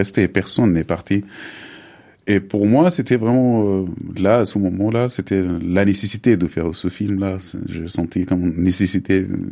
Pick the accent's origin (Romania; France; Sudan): Sudan; moved away; a vécu à la capitale, j'avais jamais vu de projection au Soudan dans mon enfance, même. Jusqu'au que j'ai quitté le Soudan, je n'avais jamais assisté à une projection.